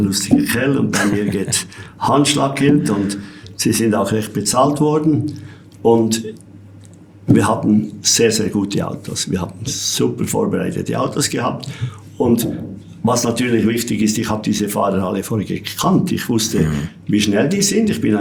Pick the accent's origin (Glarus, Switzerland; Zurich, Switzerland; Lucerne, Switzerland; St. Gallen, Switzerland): Lucerne, Switzerland; born there; Ich bin ja im Entlebuch geboren, da haben wir ja keinen See, ich konnte ja nicht schwimmen.